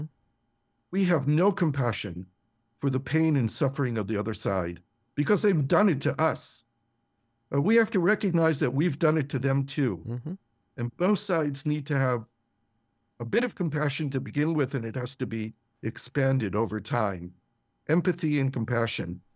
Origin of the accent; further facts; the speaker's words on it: United States; I grew up like you in America. I was born in 56, so I'm a few years older than you. I grew up in a very Jewish neighborhood.